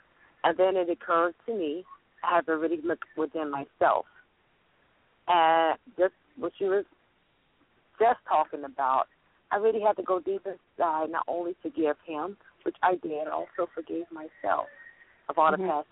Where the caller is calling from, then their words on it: Louisiana, United States; I'm calling from Louisiana, actually.